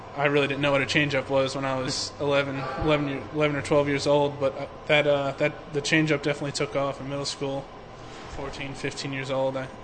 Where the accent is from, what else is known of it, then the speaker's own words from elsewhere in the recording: New York, United States; I was actually I was in a showcase back at home. I'm from New York, and there was a guy from Lamar.